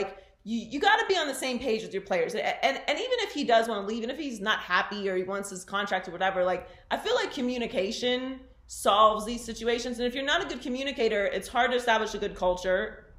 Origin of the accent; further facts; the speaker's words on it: Pittsburgh, Pennsylvania, United States; But, like, you know, I come from Pittsburgh, right? So I'm also a Steelers fan.